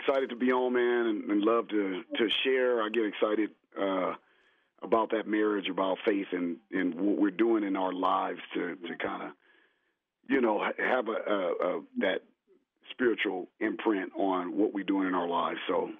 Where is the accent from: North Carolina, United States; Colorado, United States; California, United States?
California, United States; Los Angeles; So ultimately, I was raised in South Central LA.